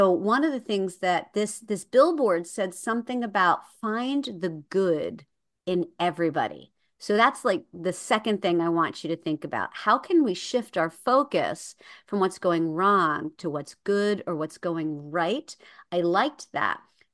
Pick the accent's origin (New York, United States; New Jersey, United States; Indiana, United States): New Jersey, United States; born there; shift us to New Jersey because that's where I was born.